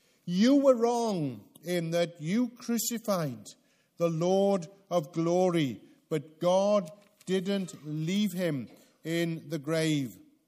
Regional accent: United Kingdom; Now, being British, we're too polite to interrupt a sermon.

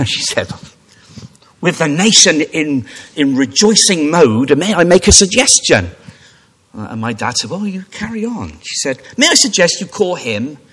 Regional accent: England, United Kingdom; I wonder, I'm sorry to raise this, being an Englishman, but I think I need to.

